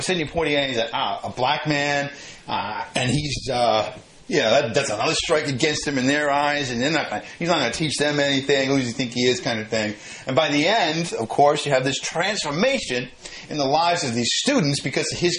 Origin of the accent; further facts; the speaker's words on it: Ireland; I'm Irish, and I think about there was a tradition in Ireland where when somebody died, people would hire mourners